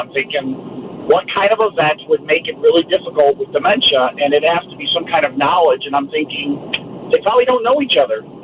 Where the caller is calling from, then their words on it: Bolingbrook, Illinois, United States; Bolingbrook.